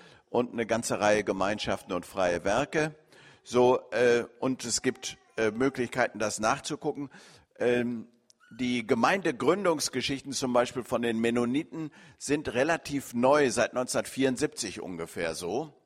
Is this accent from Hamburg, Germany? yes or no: no; Bielefeld, North Rhine-Westphalia, Germany; weil ich bin in Hoberge-Ührentrup groß geworden, habe dann eine Zeit lang bei der Bundeswehr in Norddeutschland und Studium in Karlsruhe gewesen und bin dann hier zurück nach Bielefeld